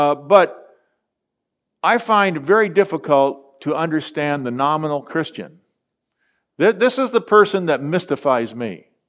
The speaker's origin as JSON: {"language": "English", "town": "Indianapolis", "region": "Indiana", "country": "United States", "tie": "born or raised there", "said": "I grew up in the Pilgrim Holiness Church in Indianapolis, Indiana."}